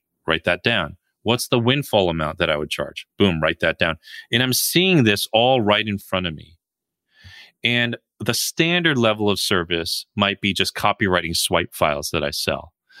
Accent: New Jersey, United States; I grew up in New Jersey, like I told you, and traffic is really bad there.

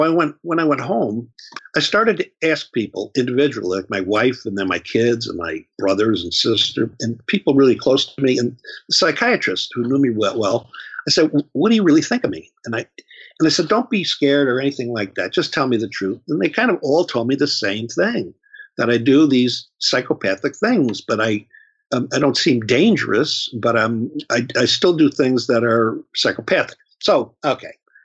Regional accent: New York, United States; And it's not just because I'm from New York.

